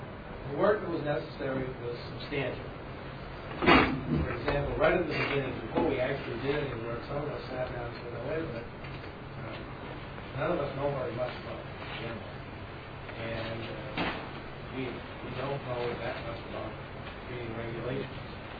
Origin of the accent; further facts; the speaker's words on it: Laconia, New Hampshire, United States; I'm from Laconia.